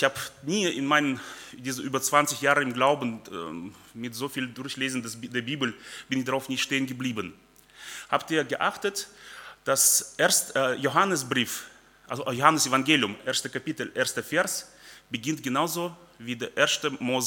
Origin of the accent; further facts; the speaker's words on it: North Rhine-Westphalia, Germany; also ich komme ehemals aus Nordrhein-Westfalen